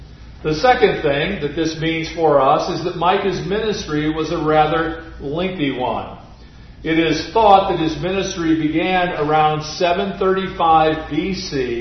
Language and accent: English; Quad Cities, United States; I tell them that I'm from the Quad Cities. You've heard of the Quad City Open? I'm from that area.